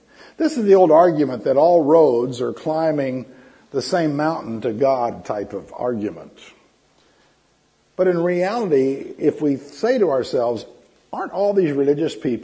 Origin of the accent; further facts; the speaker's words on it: Dallas, Texas, United States; born there; I was born in Dallas, Texas, at Florence Nightingale Hospital.